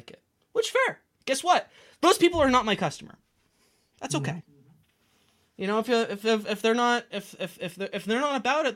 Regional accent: Canada; I'm not an American, right? I'm a Canadian

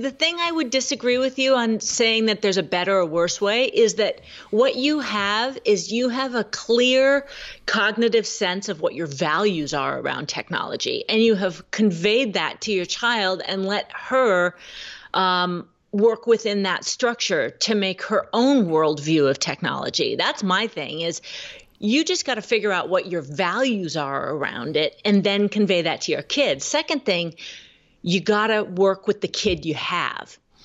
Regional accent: Maui, Hawaii, United States; Well, you know what my hometown is, Maui.

